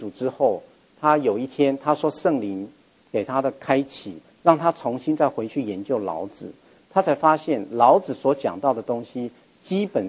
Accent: Taiwan; 当我知道我们大家都认为我们是台湾人哈

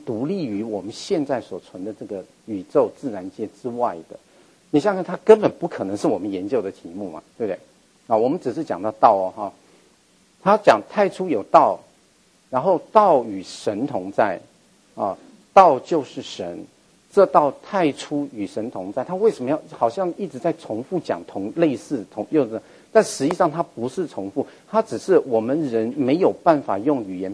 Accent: Taiwan; 当我知道我们大家都认为我们是台湾人哈

